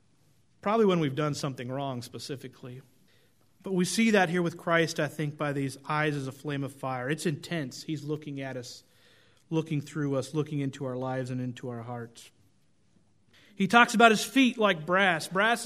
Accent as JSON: {"language": "English", "region": "Oregon", "country": "United States", "tie": "born or raised there", "said": "Growing up in Oregon, we often went to the Pacific Ocean"}